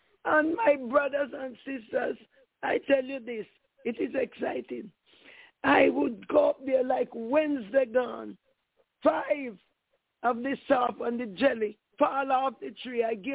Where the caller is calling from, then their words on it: Florida, United States; I'm calling from Florida.